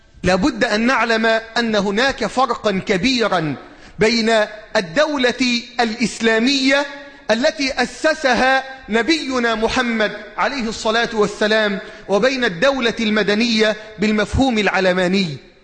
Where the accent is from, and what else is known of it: Egypt